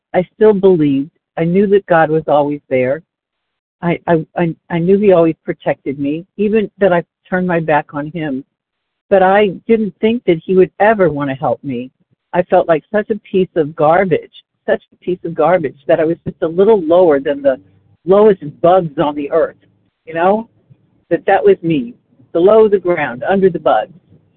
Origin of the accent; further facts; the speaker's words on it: Plano, Texas, United States; and I'm from Texas, Plano, Texas, just outside Dallas.